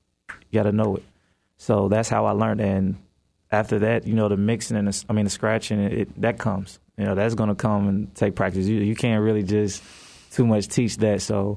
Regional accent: Chicago, Illinois, United States; I actually, when I was younger, I'm from Chicago.

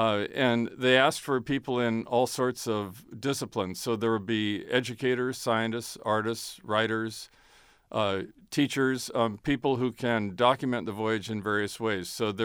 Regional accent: Washington, United States; now in Northern Kentucky, United States; I grew up on Puget Sound, north of Seattle, and I worked on the tugboats for 6 summers.

